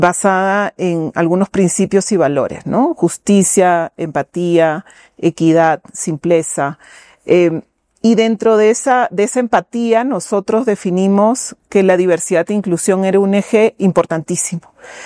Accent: Peru; moved away as an adult; now in Ecuador; Yo soy peruana y llegaba al Ecuador a vivir una nueva vida

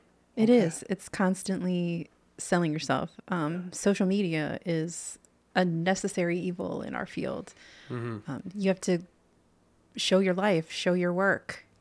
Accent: Lebanon, United States; anything from my hometown.

